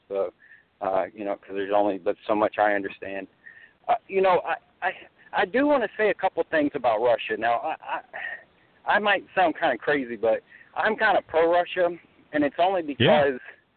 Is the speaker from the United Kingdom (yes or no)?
yes; England, United Kingdom; I'd say as an English person, we use a lot of the words already.